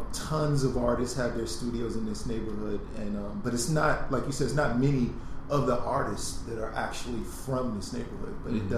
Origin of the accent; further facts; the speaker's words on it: Brooklyn, New York, United States; also born or lived in Cleveland / Texas / Virginia; No, but actually I was born in Cleveland, Ohio, but my mother and myself moved to Brooklyn when I was about 5 years old.